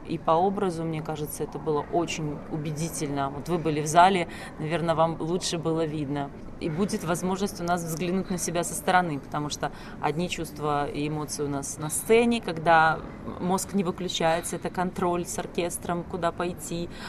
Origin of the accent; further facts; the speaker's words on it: Belarus; я из Беларуси. Мы настолько вот близко ментально и говорили по-русски.